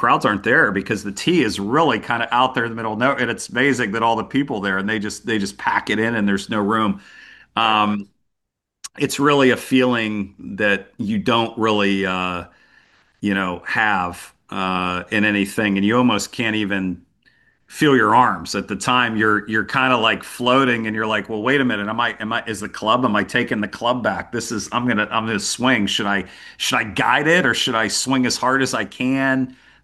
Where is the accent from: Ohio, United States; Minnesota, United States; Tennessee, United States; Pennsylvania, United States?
Pennsylvania, United States; Pittsburgh; We played at a friend of ours, because I was, I'm from Pittsburgh, set us up in a practice round on Tuesday.